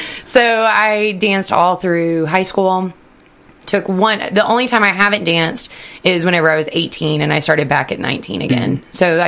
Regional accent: Paducah, Kentucky, United States; now in Lexington, United States; Hometown. Originally, I am from Paducah, Kentucky.

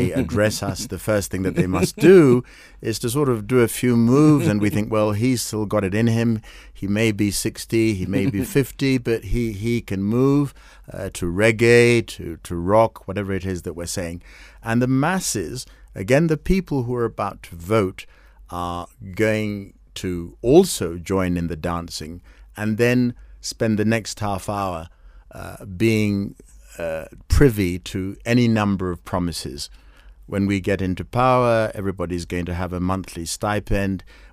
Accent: Kenya; here I am, I'm a Kenyan

